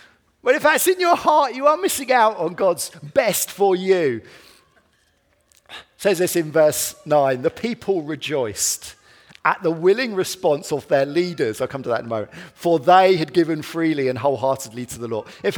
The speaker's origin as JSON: {"language": "English", "country": "United Kingdom", "said": "We're very British, aren't we?"}